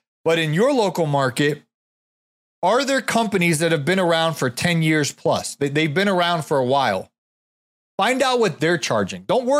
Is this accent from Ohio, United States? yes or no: yes; Ohio, United States; I'm from the Big Ten, by the way. Born and raised in Ohio. Go Buckeyes.